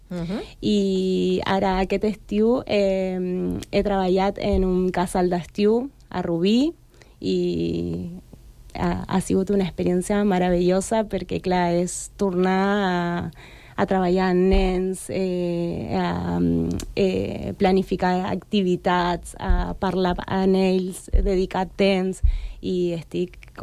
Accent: Punta Alta, Buenos Aires Province, Argentina; Catalan is a second language; arribar a una ciutat molt més petita que es diu Punta Alta per la feina del meu pare i és la ciutat que sento és la meva, que soc de Punta Alta, una petita ciutat del sur de la província de Buenos Aires.

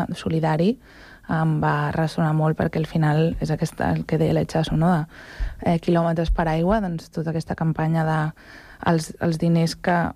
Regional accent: Sant Cugat del Vallès, Catalonia, Spain; Jo sóc de Sant Cugat

